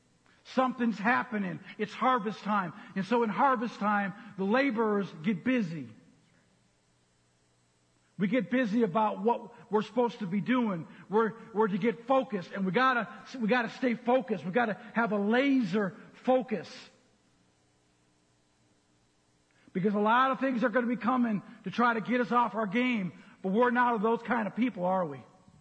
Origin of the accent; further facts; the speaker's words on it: Twin Cities, Minnesota, United States; I was not raised on the farm. I was raised in Twin Cities in a residential area as far from the farm as possible, so you could call me a city boy.